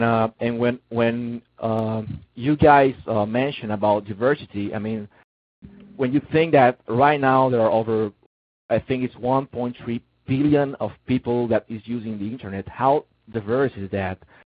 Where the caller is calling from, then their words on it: Tamaulipas, Mexico; I'm calling from Mexico, Tamaulipas.